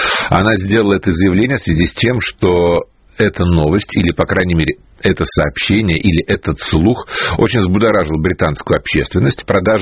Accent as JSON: {"language": "Russian", "region": "Saint Petersburg", "country": "Russia", "tie": "born or raised there", "said": "я тоже радуюсь, что мой родной город Петербург получает какие-то деньги на реставрацию"}